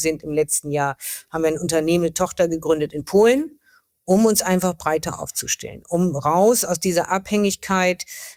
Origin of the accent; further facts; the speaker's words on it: Oldenburg, Lower Saxony, Germany; Ich komme aus Oldenburg, in der Region Nordwesten